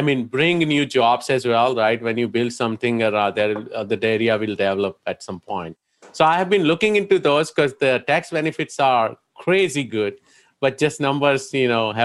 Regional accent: India; now in United States; I came from India as an immigrant, right, about 20 years ago, and how I struggled in US

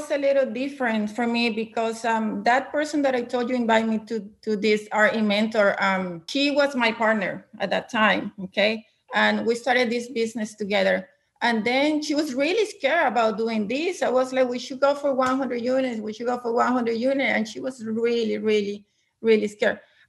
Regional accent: Venezuela; English is a second language; I was born and raised in Latin America, actually in Venezuela, which is South America.

